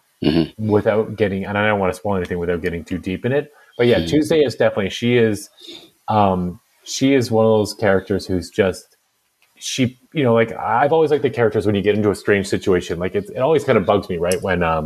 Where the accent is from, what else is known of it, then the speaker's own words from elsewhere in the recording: Ireland; I mean, you know, I'm Irish, so I feel like I've got some license to say this